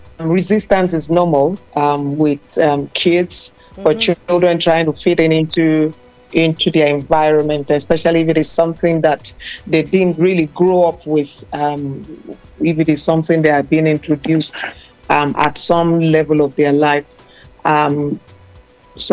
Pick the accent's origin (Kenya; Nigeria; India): Nigeria; yes, I'm a Nigerian. We are giants.